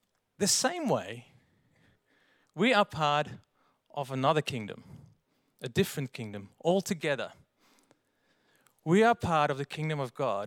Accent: Netherlands; now in Australia; in 2009 I moved here to Australia from the Netherlands, and the Netherlands is not an English-speaking country, so we speak Dunglish.

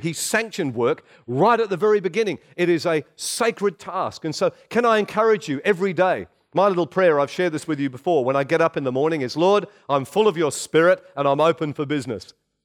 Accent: Australia; You know, we're from Australia

